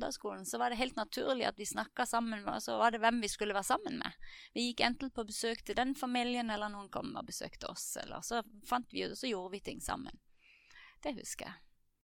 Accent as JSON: {"language": "Norwegian", "town": "Lyngdal", "region": "Agder", "country": "Norway", "tie": "born or raised there", "also_born_or_lived": "Farsund", "said": "jeg ble født der i Farsund og vokste opp i Lyngdal, og jeg kommer fra en kristen familie, oppvokst i en menighet som heter De Frie Evangeliske Forsamlinger, Betania i Lyngdal."}